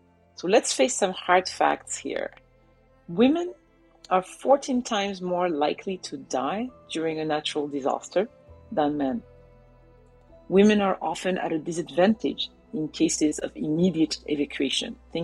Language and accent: English; Senegal; my first-hand experience of climate change is really in my home country, Senegal